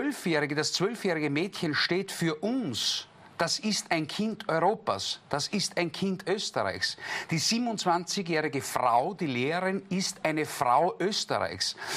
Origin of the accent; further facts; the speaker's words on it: Germany; Ich komme aus Deutschland.